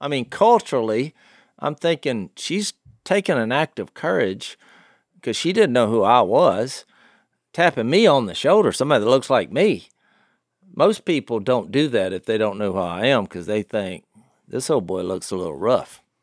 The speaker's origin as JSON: {"language": "English", "region": "Louisiana", "country": "United States", "said": "she was from Virginia, and I said, \"I'm from Louisiana.\""}